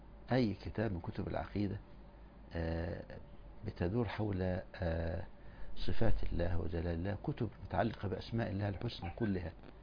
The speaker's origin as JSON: {"language": "Arabic", "country": "Egypt", "said": "فيه التفسير الوسيط اللي عمله الأزهر عندنا في مصر"}